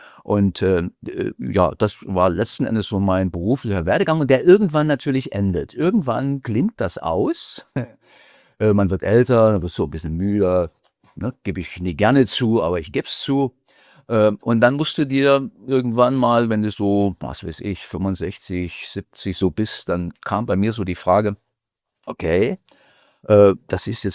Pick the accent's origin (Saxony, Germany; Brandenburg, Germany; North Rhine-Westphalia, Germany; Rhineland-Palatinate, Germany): Saxony, Germany; Görlitz; Ich bin also, wie gesagt, aufgewachsen, geboren in Sachsen, aufgewachsen in der Lausitz, in Görlitz, dann auch zur Schule gegangen.